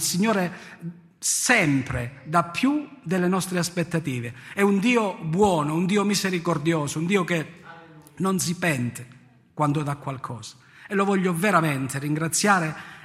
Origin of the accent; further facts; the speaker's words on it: Africo, Calabria, Italy; now in Brancaleone, Italy; vengo da Africo, vivo a Brancaleone e faccio il pastore a Siderno e a Bovalino